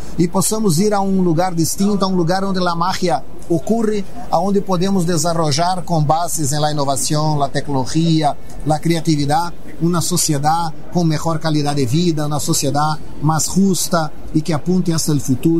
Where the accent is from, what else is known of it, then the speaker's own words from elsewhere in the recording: Brazil; Spanish is a second language; Yo tengo el aprendizado que he acumulado en estos años trabajando en esta temática en mi país, con mi realidad. Brasil tiene toda una conjuntura muy especial.